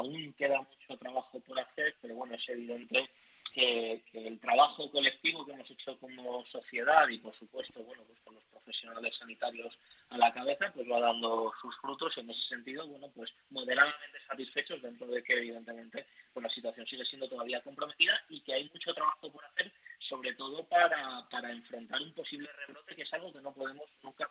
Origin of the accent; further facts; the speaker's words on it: Madrid, Community of Madrid, Spain; nos avergüenza a todos como madrileños